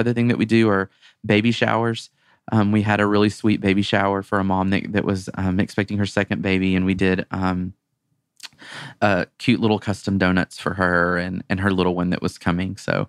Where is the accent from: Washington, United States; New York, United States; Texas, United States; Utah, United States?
Texas, United States; I'm from Texas, by the way, guys, just FYI.